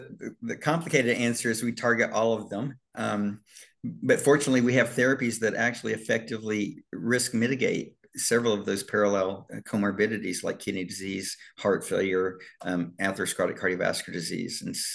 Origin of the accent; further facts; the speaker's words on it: Mountain Home, Arkansas, United States; now in Dallas, United States; I grew up in Mount Home, Arkansas, which you can't get more rural than that.